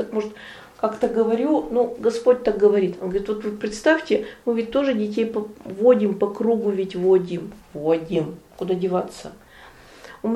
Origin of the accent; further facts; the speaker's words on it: Yagry, Arkhangelsk Oblast, Russia; мое детство на Яграх гуляли козы. И молодость.